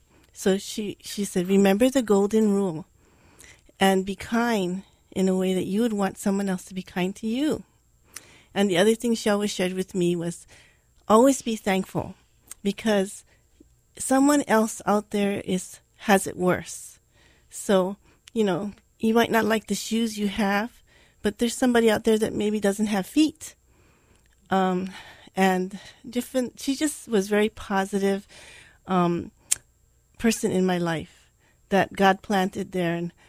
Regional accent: Hawaii, United States; I grew up on the island of Oahu. I'm an only child, an only grandchild, and an only niece on my mother's side. And then, so when I was young, we lived in Kaimuki. And then as I grew older, we moved to Moanalua Gardens.

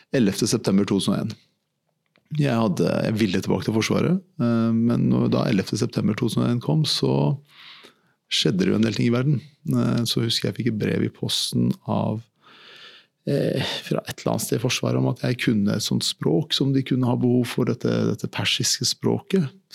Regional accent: Iran; now in Norway; ja, siden jeg flyttet, vi reiste fra Iran, valnøttrær og andre typer bær og frukter som du på en måte ser sjelden i Norge.

